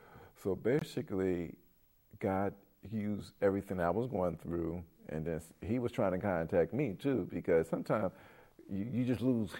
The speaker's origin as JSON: {"language": "English", "town": "Philadelphia", "region": "Pennsylvania", "country": "United States", "tie": "born or raised there", "said": "You know, we were both born and raised in Philadelphia."}